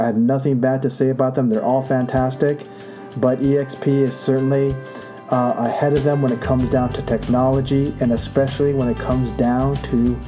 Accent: Newport Beach, California, United States; now in Las Vegas, United States; I am a transplant from Newport Beach, California. And I've been here in Las Vegas for quite some time.

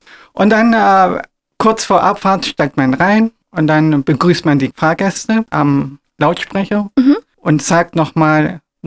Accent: Turkey; German is a second language; Ich komme ja aus der Türkei und türkische Gerichte mag ich sehr gern.

